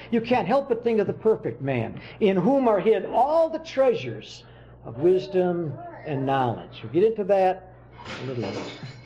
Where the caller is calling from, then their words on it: Trempealeau, Wisconsin, United States; Trempealeau, Wisconsin.